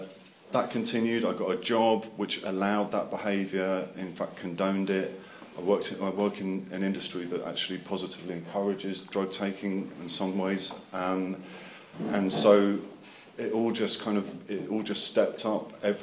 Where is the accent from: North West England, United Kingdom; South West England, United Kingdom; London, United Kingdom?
London, United Kingdom; I grew up in London, North London, in an alcoholic home.